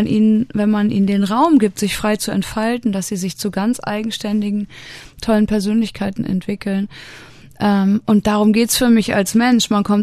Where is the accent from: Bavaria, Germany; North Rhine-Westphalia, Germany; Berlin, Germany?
North Rhine-Westphalia, Germany; Hagen; gerade weil es meine Heimatstadt ist. Und ich war da auch länger nicht. Und da spiele ich in meiner alten Grundschule tatsächlich. Es gab in Hagen sonst keine richtig coolen Venues mehr, so in der Größe.